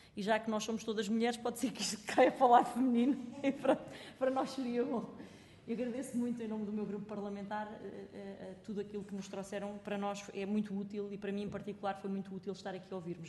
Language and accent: Portuguese; Portugal; alguma da minha experiência no meu Portugal interior, na minha terra